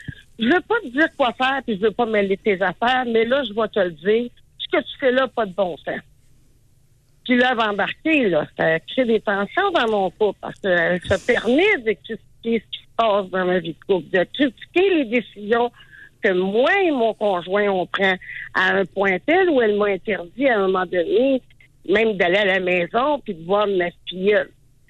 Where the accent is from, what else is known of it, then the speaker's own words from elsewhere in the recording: Quebec City, Quebec, Canada; now in Kingston, Canada; Moi, ben, je suis de Québec, mais c'est parce que mon conjoint était dans un corps de métier que vous avez sûrement très bien connu où on demande à être transféré souvent.